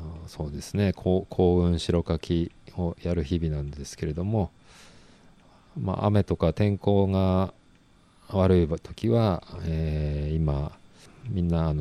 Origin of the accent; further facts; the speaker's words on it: Sendai, Miyagi, Japan; moved away; 出身は宮城県の仙台市なんですよ。